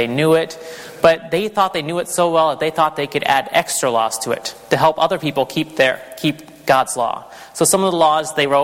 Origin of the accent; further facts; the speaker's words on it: United States; my dad was in the military, so if you ask me where I'm from the United States. Okay, so I moved around a few places.